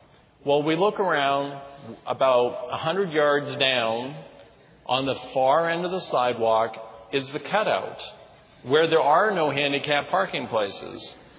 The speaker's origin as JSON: {"language": "English", "region": "Maine", "country": "United States", "said": "I'm from Maine, for those of you that don't know."}